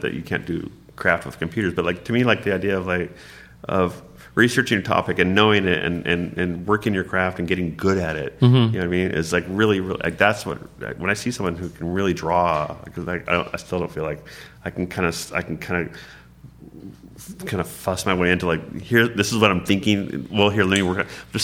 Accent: West Coast, United States; It's been blowing my mind because I grew up on the West Coast.

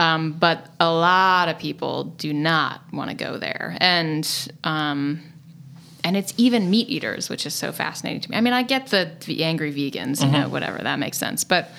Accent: Oregon, United States; also born or lived in Eugene; I mean, I grew up in Oregon. I grew up in a farming community. I grew up hunting and fishing with my dad and my grandpa.

